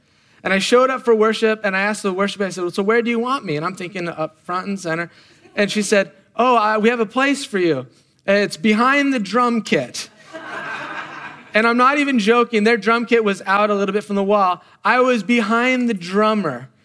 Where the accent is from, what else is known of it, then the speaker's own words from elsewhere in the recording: Oregon, United States; I grew up in Oregon. I mean, I grew up around trees.